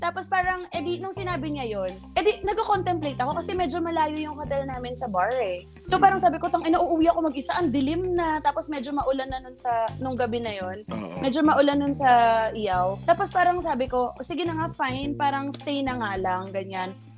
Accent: Manila, Metro Manila, Philippines; because Manilenya ako, pero fluent ako mag-Bisaya.

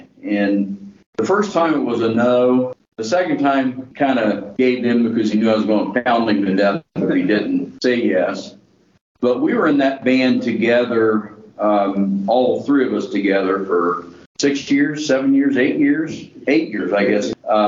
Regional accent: Logan, Ohio, United States; born there; now in Lancaster, United States; And I was born in Logan as well. The Haakon Hills, as most people from the outside would know it, and currently reside in Lancaster as well.

